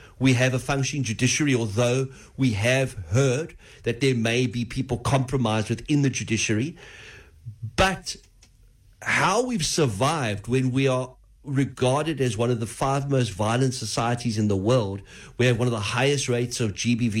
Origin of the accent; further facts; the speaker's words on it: South Africa; it again encourages me as a South African that we have something special in us that a lot of nations don't have.